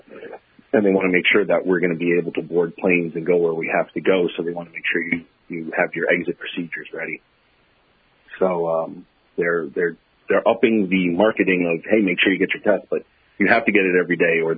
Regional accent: New York, United States; accent: New York accent; they were surprised to learn that I was from New York. And I said, well, you know, I trained a lot of my New York accent out in high school and early college

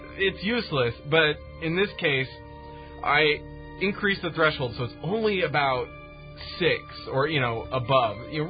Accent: Pacific Northwest, United States; As you're aware, I'm from the Pacific Northwest, which is prone to earthquakes.

